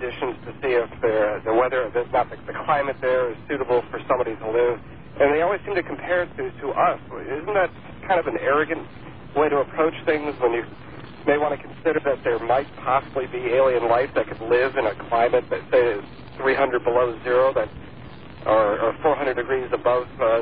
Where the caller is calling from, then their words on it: Madison, Wisconsin, United States; I'm calling from Madison, Wisconsin.